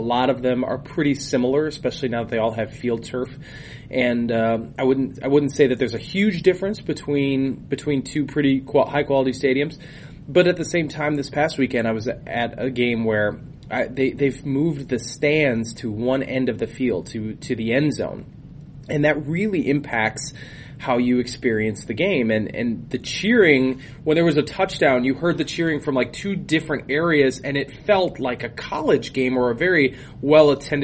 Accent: Kaukauna, Wisconsin, United States; I'm from Kakana, I'm from the Fox Valley.

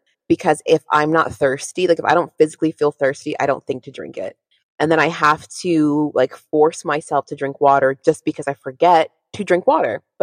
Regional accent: United States; Being American is so embarrassing right now.

